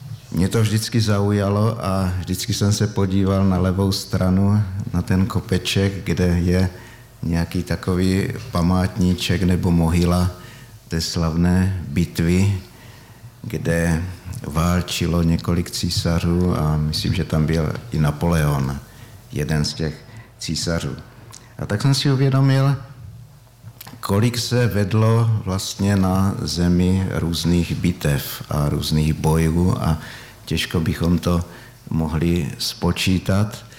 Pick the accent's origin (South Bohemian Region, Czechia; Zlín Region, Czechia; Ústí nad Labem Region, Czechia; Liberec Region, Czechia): Zlín Region, Czechia; Zlín; tak jsem ze Zlína a do Brna jsem jezdil poměrně velmi často.